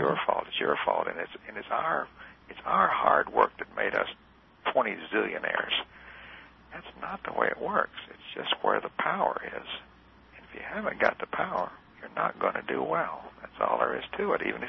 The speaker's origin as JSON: {"language": "English", "region": "the South", "country": "United States", "tie": "born or raised there", "said": "Well, I grew up in the South, and I know what you're talking about."}